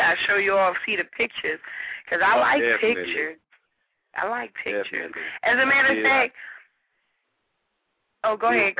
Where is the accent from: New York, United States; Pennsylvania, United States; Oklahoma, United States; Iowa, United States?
Pennsylvania, United States; Philadelphia; I'm from Philly.